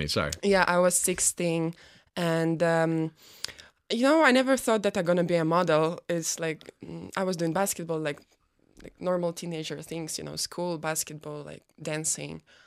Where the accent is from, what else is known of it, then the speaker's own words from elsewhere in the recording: southern Ukraine, Ukraine; English is a second language; moved away as an adult; now in Ireland; I'm from Ukraine, from south part of Ukraine.